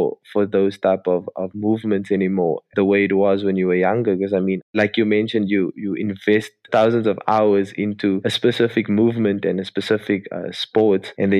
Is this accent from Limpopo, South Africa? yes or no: no; Cape Town, Western Cape, South Africa; growing up in Cape Town and being a young boy, rugby was the sport that we all drifted to.